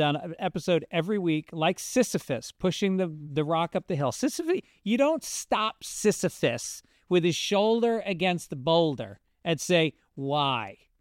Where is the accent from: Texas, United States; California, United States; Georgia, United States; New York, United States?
New York, United States; well, I'm from New York. Everybody thinks I'm from Boston.